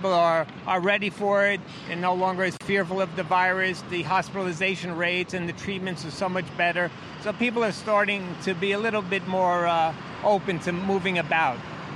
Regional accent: New York City, New York, United States; Yeah. Well, I'm a New Yorker, born and raised. I love Times Square.

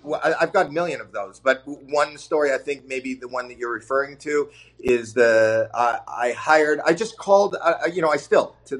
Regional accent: Toronto, Ontario, Canada; I grew up in Toronto

